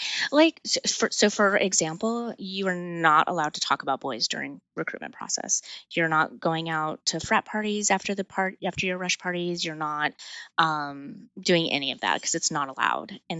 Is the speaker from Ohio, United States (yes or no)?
no; El Paso, Texas, United States; I grew up in El Paso, Texas on the border. I started going over to Mexico, you know, when I was like 15